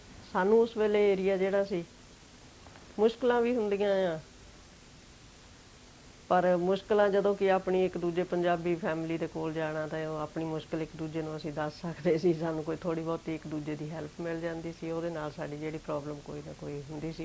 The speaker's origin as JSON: {"language": "Punjabi", "region": "Punjab", "country": "India", "moved": "yes", "lives_now": "England, United Kingdom", "said": "ਮੈਂ ਇੰਡੀਆ ਦੇ ਵਿੱਚੋਂ 1962 ਵਿੱਚ ਇੱਥੇ ਆਈ ਸੀ। ਮੈਂ ਇੰਡੀਆ ਦੇ ਵਿੱਚੋਂ ਸਟੇਟ ਪੰਜਾਬ ਵਿੱਚੋਂ ਆਈ ਹਾਂ। ਉੱਥੇ ਮੈਂ ਸਟੂਡੈਂਟ ਸੀ।"}